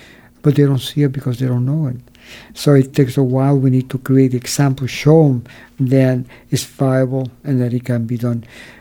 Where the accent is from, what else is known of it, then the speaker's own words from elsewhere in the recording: San Sebastian, Puerto Rico; A lot of the work in my hometown in San Sebastian, the mayor of San Sebastian, he took all the retired workers from the energy company